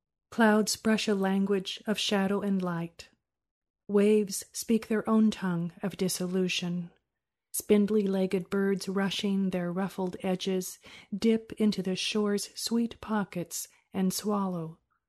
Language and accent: English; San Francisco, California, United States; Well, I grew up in San Francisco, and the home I grew up in was a dangerous place for a child.